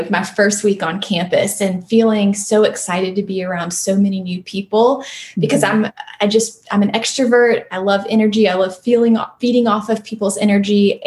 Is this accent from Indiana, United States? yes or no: no; Griffin, Georgia, United States; I grew up in Middle Georgia. I don't think most of your listeners would know Griffin, Georgia, but it's near Macon, which is a more mid-sized community in Georgia.